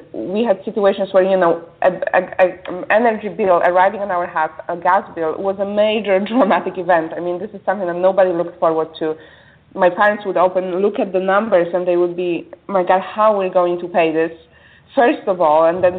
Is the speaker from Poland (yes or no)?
yes; Poland; English is a second language; moved away as an adult; Now, myself, you know, I was born and raised in Poland. I only left when I was 21.